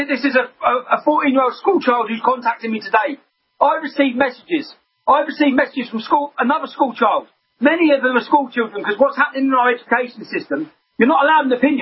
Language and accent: English; England, United Kingdom; And they had a group in my hometown called Al-Mujahideen, Omar Bakri, Abu Hamza. Their base was in my town. And they were promoting, and I was so gobsmacked. As a 21-year-old young English lad